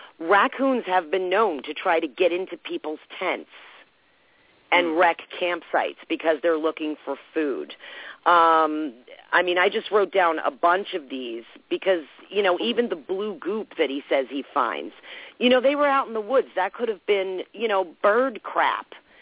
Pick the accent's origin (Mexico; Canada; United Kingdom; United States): United States; New England; I grew up in New England in the middle of the scary woods.